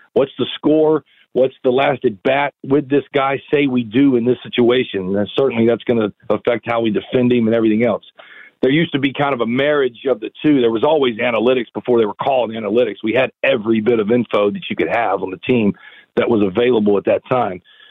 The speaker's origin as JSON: {"language": "English", "town": "San Diego", "region": "California", "country": "United States", "tie": "born or raised there", "said": "I grew up in San Diego, Dodgers number one rival."}